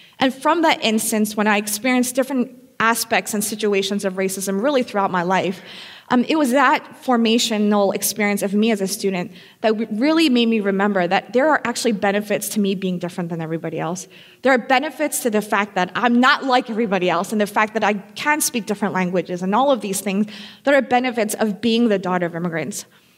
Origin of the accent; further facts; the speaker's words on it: Philadelphia, Pennsylvania, United States; now in Baltimore, United States; But before Baltimore, I actually was born and raised in Philadelphia. And being a girl from Philly makes me a diehard Philly sports fan